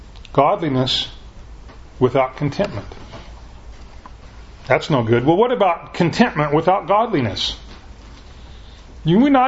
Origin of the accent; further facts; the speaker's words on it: Pacific Northwest, United States; I was raised in the Northwest. I like what God's given us here. It's a pretty mild climate.